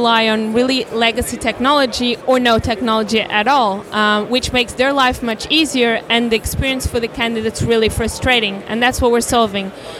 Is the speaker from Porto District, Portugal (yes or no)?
no; Lisbon, Portugal; now in London, United Kingdom; I'm originally from Lisbon, but I live in London.